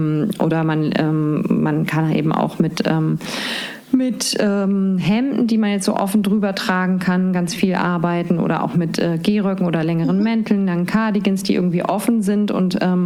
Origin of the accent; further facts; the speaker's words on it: Hamburg, Germany; Aber sag ich als Hamburgerin auch noch, ey.